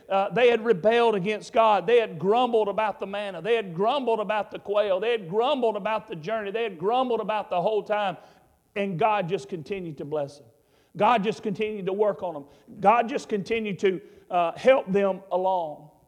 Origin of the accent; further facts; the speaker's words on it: Hampton, United States; I said, well, I grew up in Hampton.